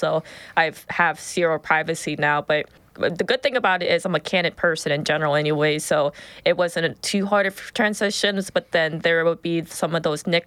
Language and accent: English; Whitehall, United States; I came from Whitehall, of course. I was born and raised in Whitehall, but my parents were refugees from Laos during the Vietnam War era.